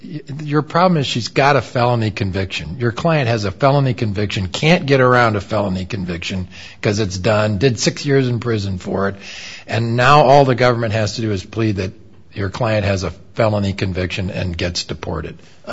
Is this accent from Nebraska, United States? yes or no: yes; Omaha, Nebraska, United States; I'm a guy from Omaha